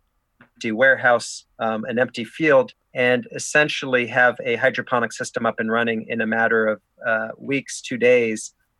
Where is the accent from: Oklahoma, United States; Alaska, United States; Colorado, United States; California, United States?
California, United States; San Jose; I grew up in San Jose.